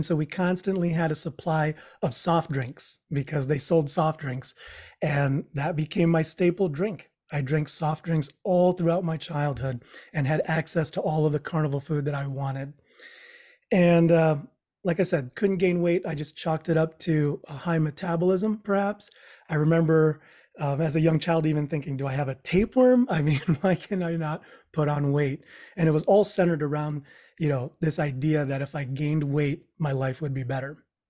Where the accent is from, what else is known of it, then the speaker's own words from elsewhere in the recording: Philippines; first language Tagalog; English is a second language; my mom would tell me in our native tongue, which is Tagalog, I'm Filipino.